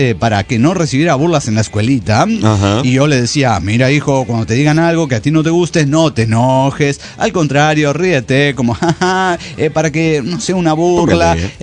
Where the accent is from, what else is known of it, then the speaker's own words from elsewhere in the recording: Guadalajara, Jalisco, Mexico; de Guadalajara, Jalisco, México.